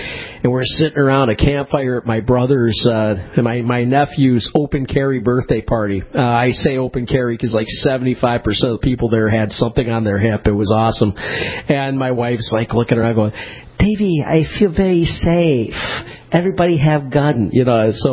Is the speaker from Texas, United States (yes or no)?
no; Detroit, Michigan, United States; now in Northern Mariana Islands; I have a feeling that growing up in Detroit was not as fun as what my brothers had back down south.